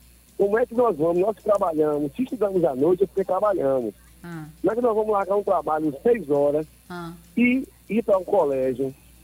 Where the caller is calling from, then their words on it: Ilhéus, Bahia, Brazil; E eu sou de Ilhéus.